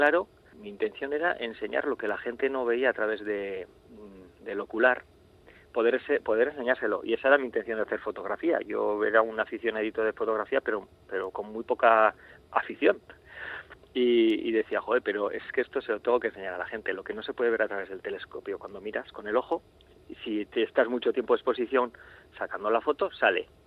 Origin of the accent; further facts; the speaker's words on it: Tafalla, Navarre, Spain; Mientras me aleje lo suficiente, yo soy de Tafalla, me alejo lo suficiente y saco.